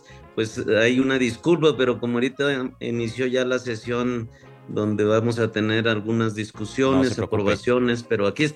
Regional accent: Zacatecas, Mexico; Yo vengo de Zacatecas.

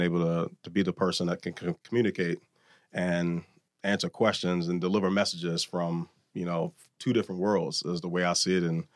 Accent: Lynchburg, Virginia, United States; I grew up in Rivermont. I like to tell people I grew up on both sides of Rivermont. Mm. And if you're not familiar with Lynchburg, Rivermont Avenue is an area in Lynchburg, Virginia.

